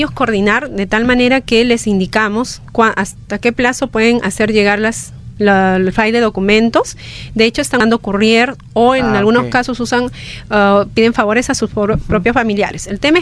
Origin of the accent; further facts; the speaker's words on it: Cusco, Peru; yo soy de Cusco